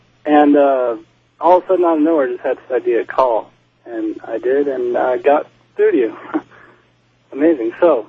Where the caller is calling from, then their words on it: Nashville, Tennessee, United States; I'm calling from Nashville.